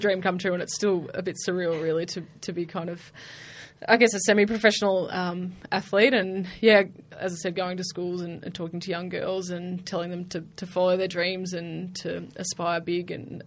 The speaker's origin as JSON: {"language": "English", "town": "Mildura", "region": "Victoria", "country": "Australia", "tie": "born or raised there", "said": "I grew up in Mildura, and when I was young there wasn't a league"}